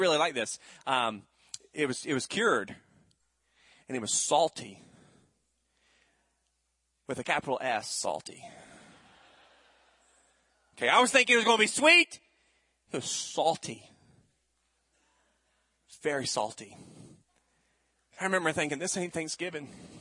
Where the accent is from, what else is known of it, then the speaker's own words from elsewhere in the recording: Charleston, South Carolina, United States; So growing up in Charleston, we always had the same menu.